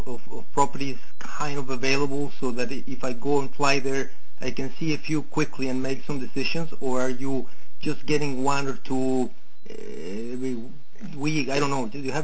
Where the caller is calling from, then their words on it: Vancouver, British Columbia, Canada; I'm calling from Vancouver